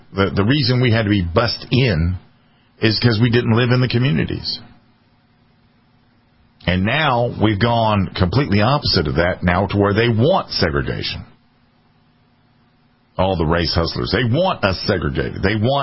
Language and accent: English; South Carolina, United States; The United States that I grew up in the Midlands of South Carolina, where I was bused to a black neighborhood